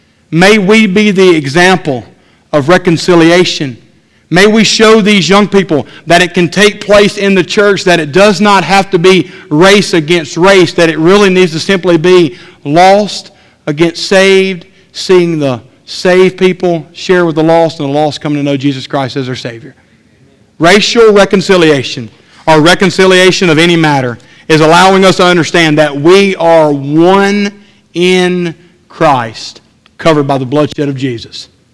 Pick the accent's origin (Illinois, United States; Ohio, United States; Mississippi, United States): Mississippi, United States; Brookhaven; in my hometown in Brookhaven